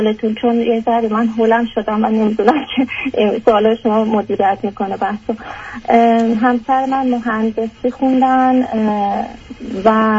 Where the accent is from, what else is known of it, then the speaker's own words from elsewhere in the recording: Iran; moved away as an adult; 3 سالم هست که از ایران اومدم بیرون و به عنوان دانشجو اومدم و با همسرم هم اومدم